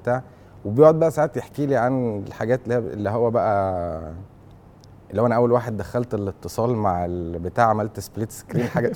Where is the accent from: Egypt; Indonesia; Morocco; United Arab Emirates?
United Arab Emirates; Dubai; born there; also born or lived in Abu Dhabi; انا مولود في دبي وابو ظبي وكده كنا بنتنقل